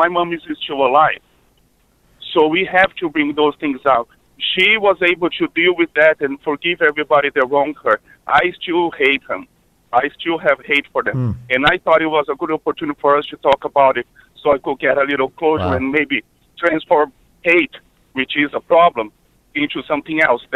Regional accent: Brazil; now in United States; My pronouns are she and her. I'm originally from Brazil

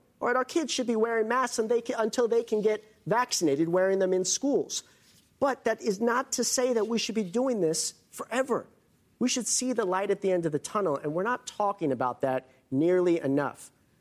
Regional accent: New York, United States; I'm proud that I'm a New Yorker.

